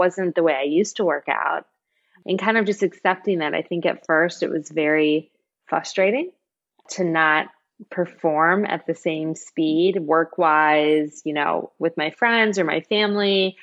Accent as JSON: {"language": "English", "region": "Michigan", "country": "United States", "said": "And I'm from Michigan. Ticks aren't a thing. Lyme disease isn't a thing."}